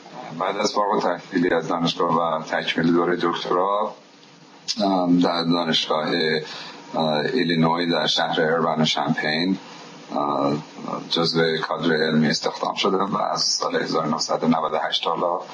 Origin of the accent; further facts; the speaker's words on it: Isfahan, Iran; من متولد اصفهان هستم و دوران دبستان و دبیرستان و در اصفهان گذراندم، دبستان مشتاق و دبیرستان کازرانی و حکیم صنایع